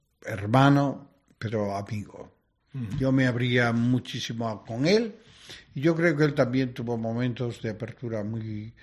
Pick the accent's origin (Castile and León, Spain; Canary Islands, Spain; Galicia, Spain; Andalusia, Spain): Galicia, Spain; now in Extremadura, Spain; Me daba cuenta de que era el primer arzobispo extremeño, aunque gallego, pero extremeño, yo ahora mi tierra es Extremadura